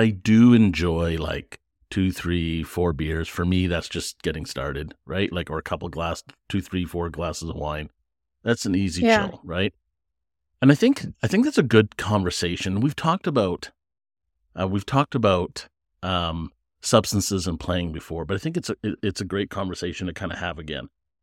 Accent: Canada; As a Canadian, when it turns into snow day, we drink.

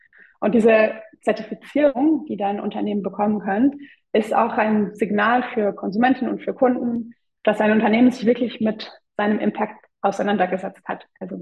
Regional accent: Luxembourg; born there; Ich bin geborene Luxemburgerin, aber große Weltbummlerin

